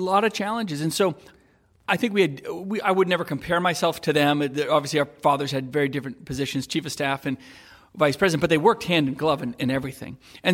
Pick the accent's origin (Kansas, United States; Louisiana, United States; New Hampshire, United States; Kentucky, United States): New Hampshire, United States; We're from New Hampshire. That was a tough place with tough dynamics.